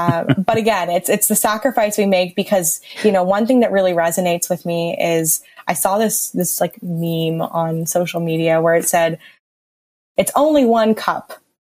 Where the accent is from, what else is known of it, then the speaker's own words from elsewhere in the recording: Newfoundland and Labrador, Canada; growing up in Newfoundland, even I remember when I lived in Newfoundland, you know, in high school, everything just went in the garbage.